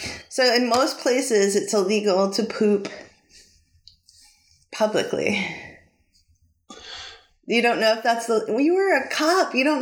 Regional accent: Maine, United States; I'm not from Florida. I'm from Maine.

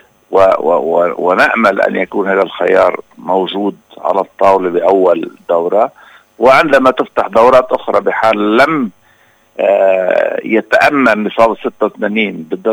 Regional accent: Lebanon; الخارج يستطيع أن يساعد لكنه لا يستطيع أن ينتخب عنا كلبنانيين

